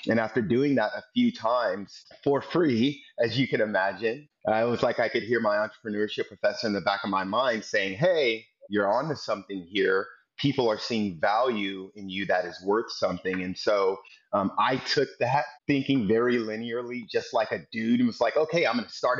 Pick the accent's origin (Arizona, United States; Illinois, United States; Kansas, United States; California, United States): Illinois, United States; East St. Louis; I grew up in East St. Louis, Illinois, on the Illinois-Missouri border, but on the east side of the Mississippi River in Illinois.